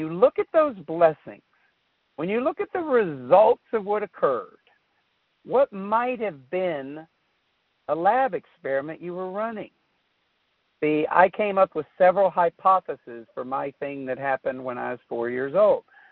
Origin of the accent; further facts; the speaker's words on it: Texas, United States; You know, blue collar, hey, I grew up in Texas, Friday Night Lights, tough.